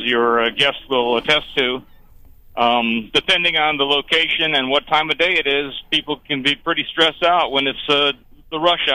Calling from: New York, United States; I live in northern New York

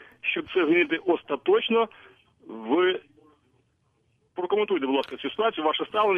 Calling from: Kyiv, Ukraine

